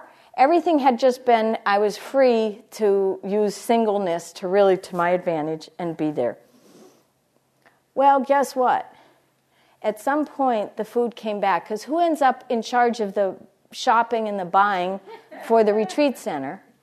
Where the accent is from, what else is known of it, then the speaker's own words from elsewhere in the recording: Ireland; and I'm Irish.